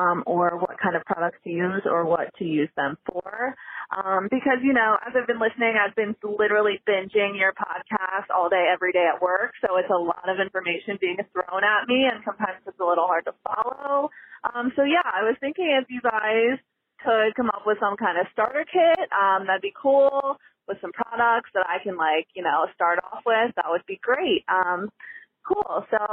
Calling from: Lancaster, Pennsylvania, United States; I am calling from Lancaster, Pennsylvania.

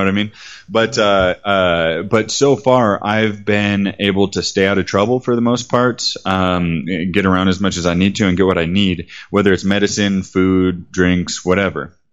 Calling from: Medellin, Antioquia, Colombia; I'm calling you from Medellin right now. Medellin, Colombia.

